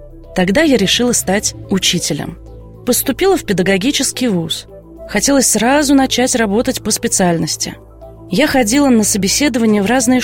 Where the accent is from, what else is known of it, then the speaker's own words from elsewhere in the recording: Moscow, Russia; я родилась и выросла в Москве.